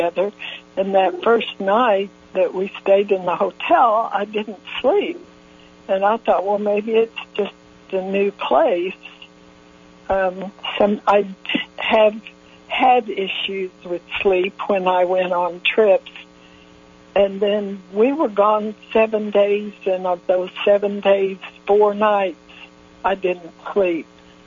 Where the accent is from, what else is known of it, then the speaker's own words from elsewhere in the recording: McAlester, Oklahoma, United States; I was born in McAlester, Oklahoma, so I'm an Okie from McAlester. I was raised as Church of Christ.